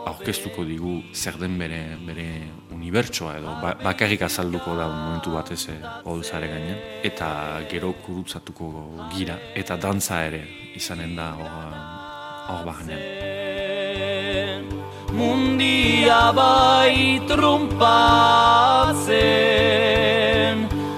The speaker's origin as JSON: {"language": "Basque", "region": "Nouvelle-Aquitaine", "country": "France", "said": "euskalduna naiz eta arrunagun, baitan, euskalduna izaitea bena frantses kultura."}